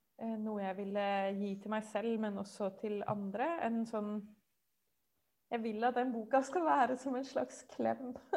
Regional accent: Oslo, Norway; Jeg vokste opp i Oslo, som var litt sånn ekstra stivt også.

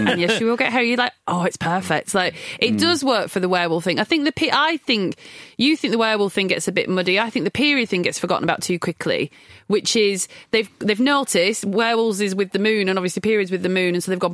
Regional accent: United Kingdom; Yeah, I'm from a British repressed, buttoned up family

